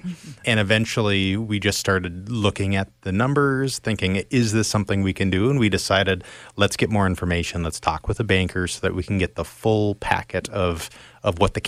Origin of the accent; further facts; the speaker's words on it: Griglin, Minnesota, United States; I'm from Griglin, Minnesota, which is 90 miles northwest of where the campground is, and I spent every summer kind of growing up on site at the campground.